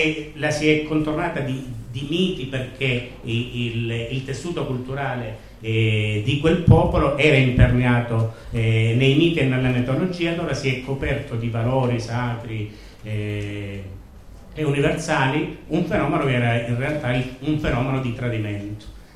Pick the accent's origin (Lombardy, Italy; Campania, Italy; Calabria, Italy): Calabria, Italy; Sia per una questione di odio profondo verso quel fenomeno in quanto calabrese, perché noi da calabrese conosciamo veramente cos'è quel fenomeno e quanti danni ha arrecato alla nostra terra